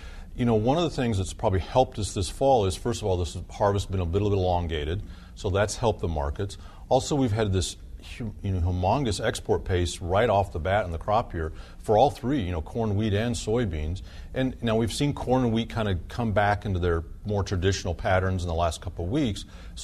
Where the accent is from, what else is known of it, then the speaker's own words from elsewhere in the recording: Iowa, United States; And we joke about, in my home state of Iowa, you know, you kind of see the geography changes time of year.